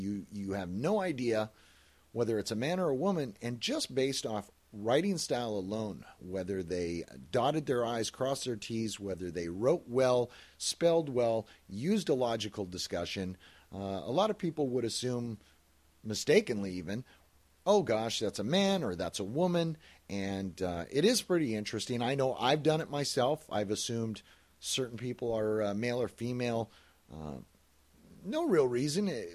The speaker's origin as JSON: {"language": "English", "country": "Canada", "moved": "yes", "lives_now": "United States", "said": "as a Canadian who now lives in the United States and been here over half of my life now"}